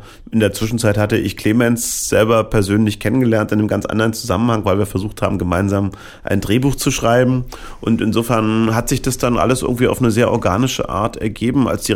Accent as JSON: {"language": "German", "region": "East Germany", "country": "Germany", "said": "Ich komme ja aus dem Osten"}